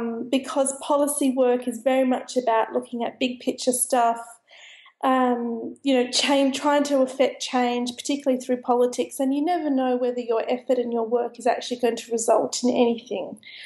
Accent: Sydney, New South Wales, Australia; I was actually a city kid. I grew up in Sydney.

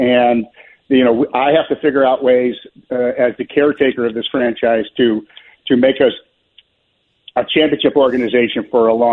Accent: Chicago, Illinois, United States; moved away; In my lifetime as a Chicagoan, they never, you know, when I lived there, they never won.

